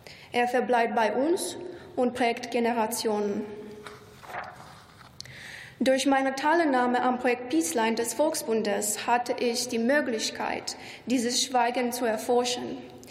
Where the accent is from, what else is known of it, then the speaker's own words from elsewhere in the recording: Romania; Ich komme aus Rumänien, aus einem kleinen Dorf, das einst an das österreichisch-ungarische Reich grenzte. Im Laufe der Zeit gehörte mein Dorf zu verschiedenen Regionen und Herrschaftsbereichen.